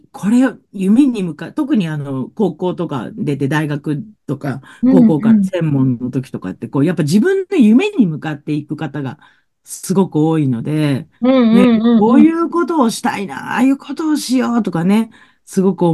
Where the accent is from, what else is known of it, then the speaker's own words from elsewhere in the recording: Tokyo, Japan; 私はもう、ちょっと東京生まれで東京育ちなので